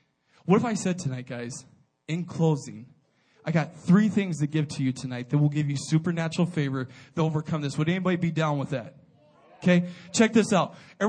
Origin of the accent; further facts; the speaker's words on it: Montana, United States; I'm from Montana. Anybody know where Montana is at?